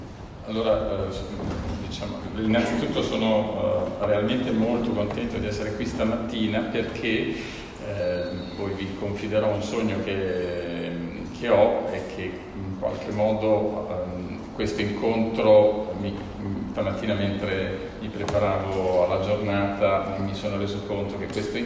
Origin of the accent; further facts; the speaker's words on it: Bologna, Emilia-Romagna, Italy; io sono originario di Bologna, come per tutti noi le nostre radici familiari hanno un grosso peso, e la mia famiglia è mista, mio padre è di origine molisana